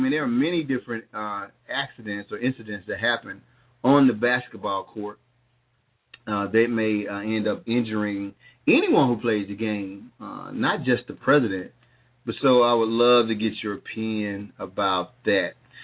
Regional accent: Anniston, Alabama, United States; but today I'm broadcasting live from my hometown of Anniston, Alabama. I'm here for the holidays, and I'm glad to be with you.

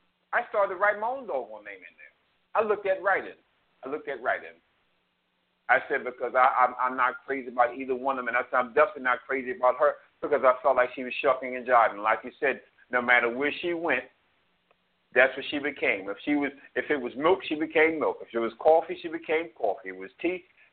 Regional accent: New York, United States; I'm the New Yorker that can do that.

